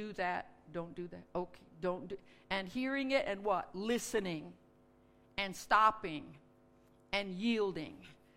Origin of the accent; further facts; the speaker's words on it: United States; She was from Japan. I was from the States.